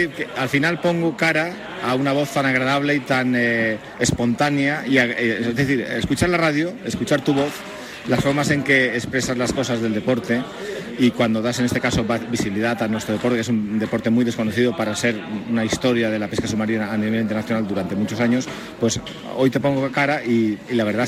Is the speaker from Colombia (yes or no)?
no; Santoña, Cantabria, Spain; Yo soy cántabro.